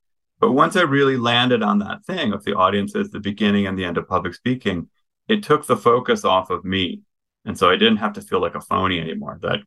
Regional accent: Midwest, United States; I'm pretty thoughtful. I'm from the Midwest. We don't do rah-rah.

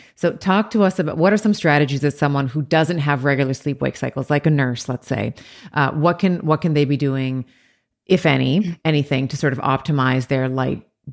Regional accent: Toronto, Ontario, Canada; I'm from Toronto. So I'm in Toronto.

